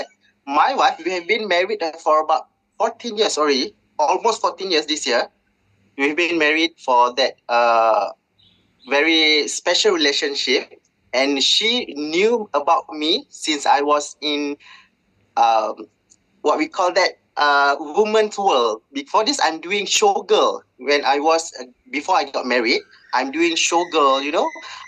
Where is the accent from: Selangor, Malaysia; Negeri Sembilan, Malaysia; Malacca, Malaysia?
Selangor, Malaysia; I am 38 years old. I'm from Malaysia, based in Selangor